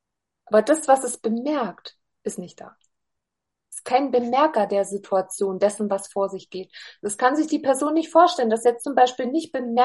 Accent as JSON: {"language": "German", "town": "Hildburghausen", "region": "Thuringia", "country": "Germany", "tie": "born or raised there", "said": "bei mir in meiner Heimatstadt in Hildburghausen."}